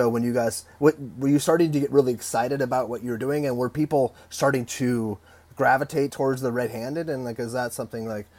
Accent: Los Angeles, California, United States; I had never even heard of Weller's like growing up in Los Angeles.

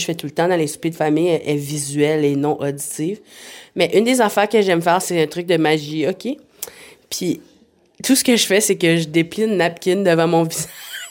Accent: Acadia, Canada; Même si je suis acadienne, puis je pense que je suis probablement de les Français qui sont considérés les moins fancy

